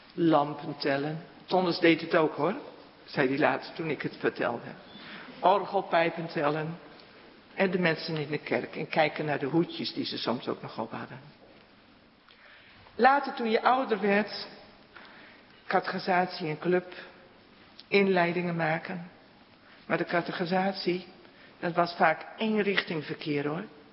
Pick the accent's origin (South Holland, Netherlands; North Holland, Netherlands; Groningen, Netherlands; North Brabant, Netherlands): Groningen, Netherlands; Ulrum; jaar, maar toen woonde ik al in Groningen op kamers. Dus niet in je eigen dorp meer, maar later dus vanuit Groningen toch in Ulrum, waar ik opgegroeid ben, ook nog belijdenis gedaan.